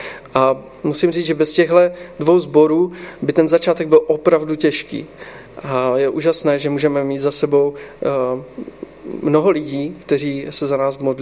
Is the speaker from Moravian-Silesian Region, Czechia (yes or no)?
yes; Frýdek-Místek, Moravian-Silesian Region, Czechia; já pocházím kousek tady odsaď, z Frýdku Místku